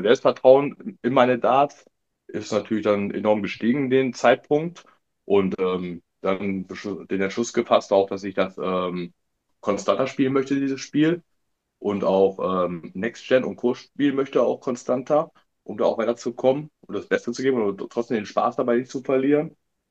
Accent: Bielefeld, North Rhine-Westphalia, Germany; Ich komme aus Bielefeld, hier wird ja relativ viel E-Dart gespielt

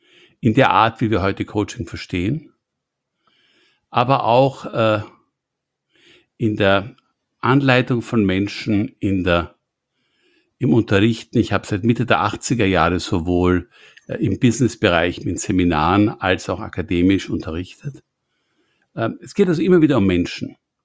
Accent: Vienna, Austria; moved away as an adult; now in United States; Ich bin jetzt bin als Wiener seit 20 Jahren im Silicon Valley.

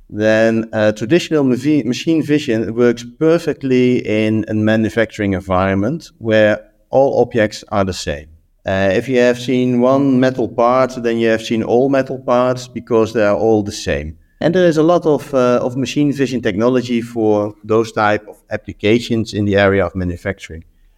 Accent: Netherlands; English is a second language; I'm from the Netherlands

